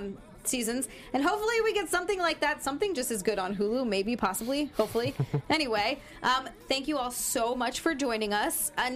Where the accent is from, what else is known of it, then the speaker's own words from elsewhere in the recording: Hawaii, United States; I'm from Hawaii. We got one there.